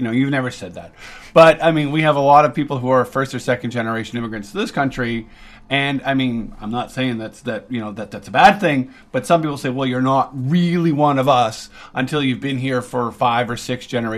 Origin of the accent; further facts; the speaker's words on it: Canada; born there; because I was born in Canada